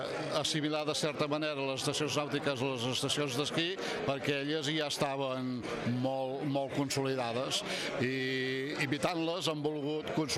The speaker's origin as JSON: {"language": "Catalan", "town": "Cambrils", "region": "Catalonia", "country": "Spain", "said": "Jo sóc de Cambrils, recordo que 12 anys enrere de lloguer de xarxes no hi havia empreses, ara n'hi ha 5 o 6."}